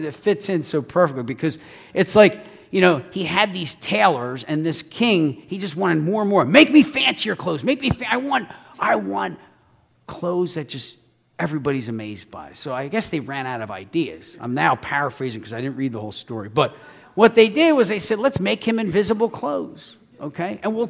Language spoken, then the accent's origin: English; United States; I was sent here to defend the interests of America. I'm an American.